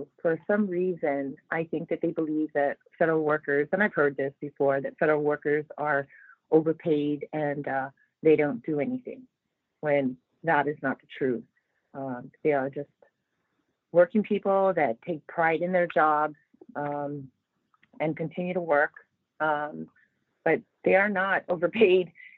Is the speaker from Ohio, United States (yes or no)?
no; Hawaii, United States; I'm born and raised in Hawaii. My father worked for Pearl Harbor for 25 years.